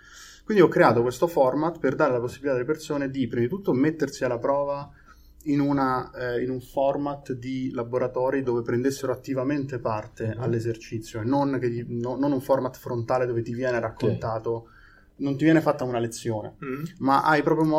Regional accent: Rome, Lazio, Italy; now in Modena, Italy; Io sono di Roma, però sono di base qui in zona da appunto 8 anni e mezzo.

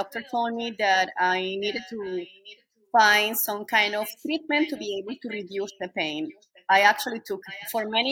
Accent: Caracas, Capital District, Venezuela; English is a second language; I was born and raised in Caracas, Venezuela.

